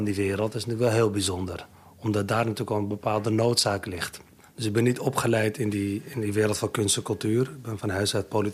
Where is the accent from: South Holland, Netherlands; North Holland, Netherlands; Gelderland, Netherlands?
North Holland, Netherlands; Amsterdam; Geboren getogen in Amsterdam.